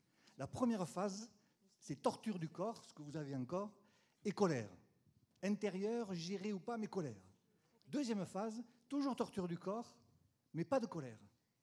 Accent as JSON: {"language": "French", "region": "Southern France", "country": "France", "accent": "Midi", "said": "ça restera à vie comme mon accent du midi."}